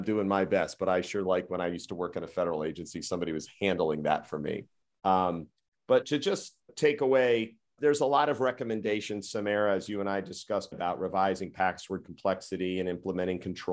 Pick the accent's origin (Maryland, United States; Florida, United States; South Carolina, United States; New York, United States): Maryland, United States; I don't know what Maryland's are. I'm from Maryland